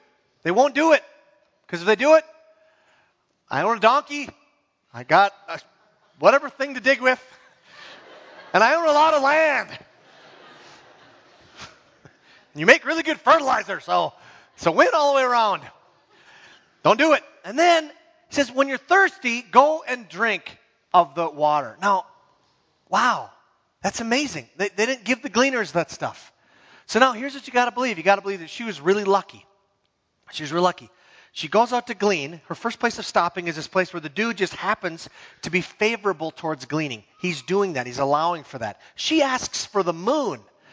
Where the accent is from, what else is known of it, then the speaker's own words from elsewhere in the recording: United States; I'm an American after all. We deserve that.